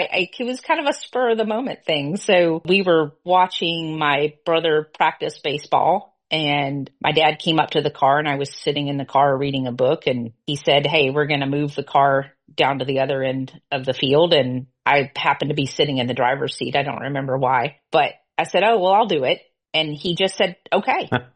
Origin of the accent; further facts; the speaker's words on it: Alabama, United States; born there; I was born in Alabama near the coast. We went to the beach a lot when I was growing up